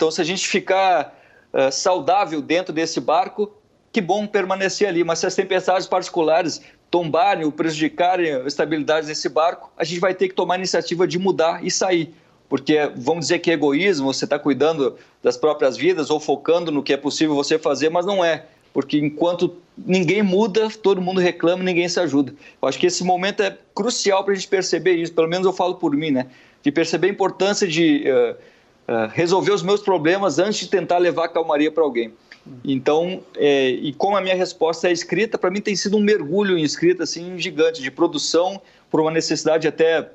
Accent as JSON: {"language": "Portuguese", "region": "Rio Grande do Sul", "country": "Brazil", "moved": "yes", "lives_now": "Rio de Janeiro, Brazil", "said": "Eu sou gaúcho, mas moro no Rio há uma década."}